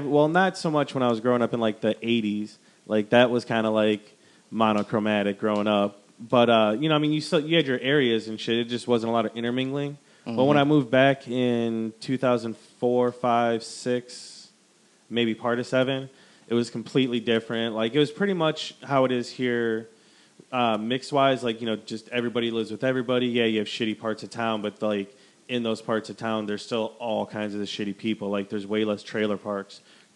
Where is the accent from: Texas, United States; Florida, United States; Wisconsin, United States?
Wisconsin, United States; Yeah, I grew up in Wisconsin.